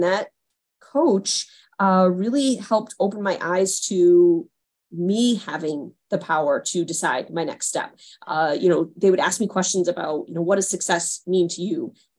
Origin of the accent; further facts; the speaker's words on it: Massachusetts, United States; No, yeah, born and raised in Massachusetts.